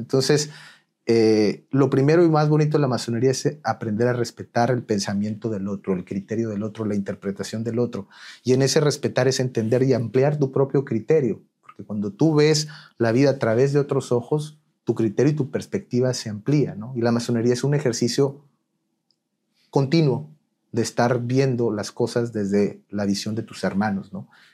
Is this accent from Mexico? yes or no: yes; Durango, Mexico; convoqué varios jóvenes de diferentes escuelas en Durango. Yo soy de Durango.